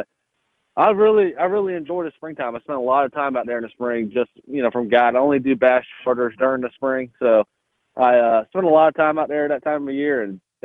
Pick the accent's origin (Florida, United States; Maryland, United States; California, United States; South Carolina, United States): South Carolina, United States; Santee; I grew up old school fish. I mean, I'm from Santee.